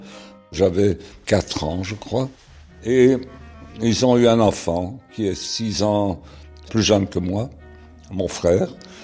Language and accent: French; Antwerp, Flanders, Belgium; je suis né à Anvers, le 21 août 1942. Mes parents, donc, nous vivions à Anvers pendant les années de guerre